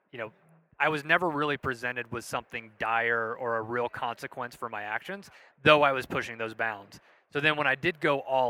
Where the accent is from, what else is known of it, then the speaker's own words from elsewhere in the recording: Southeast, United States; So I grew up in the Southeast. So I grew up around hunting